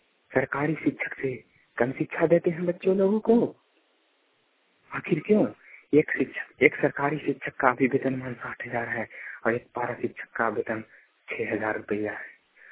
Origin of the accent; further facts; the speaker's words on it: Pandepura, Jharkhand, India; ग्राम पांडेपुरा, थाना हंटरगंज, जिला चतरा, झारखंड का निवासी हूँ।